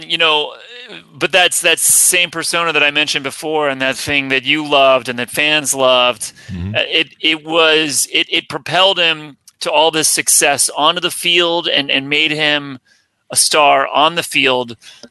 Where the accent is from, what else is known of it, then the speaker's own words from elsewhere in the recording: Cincinnati, Ohio, United States; I was born also in Cincinnati and raised in Cincinnati.